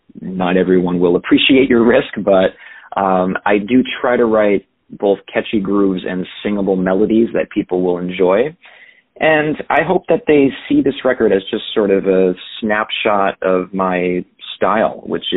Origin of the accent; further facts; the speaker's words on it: Connecticut, United States; So I was born and raised in Southern Connecticut, where I'm still based today in New Haven County, and just a little over an hour outside the city.